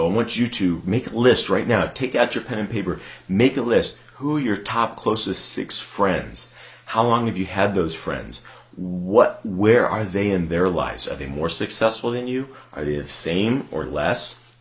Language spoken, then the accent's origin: English; Akron, Ohio, United States; in my hometown here in Akron, Ohio, that has been able to radically help transform and move myself forward as well. Being from Akron